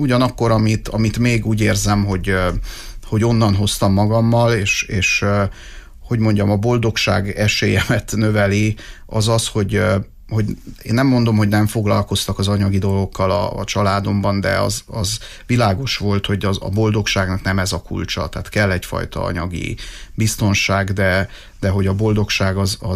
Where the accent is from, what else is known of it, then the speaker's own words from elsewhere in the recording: Cluj-Napoca, Cluj County, Romania; Kolozsváron születtem, az életem legnagyobb részét gyerekkoromnak, fiatalkoromnak ott éltem